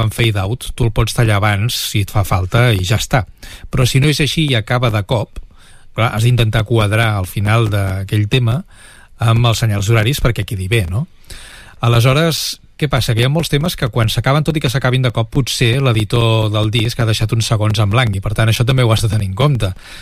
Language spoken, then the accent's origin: Catalan; Catalonia, Spain; accent: Catalan; tant tu com jo, que som catalanoparlants, però que també parlem més o menys correctament el castellà, si parlem en castellà se'ns nota el nostre accent català.